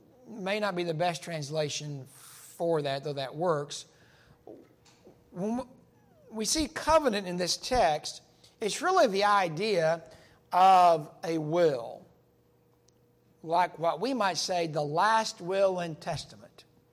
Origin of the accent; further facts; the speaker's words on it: Tahlequah, Oklahoma, United States; There was a lady that we grew up with in Tahlequah, Oklahoma.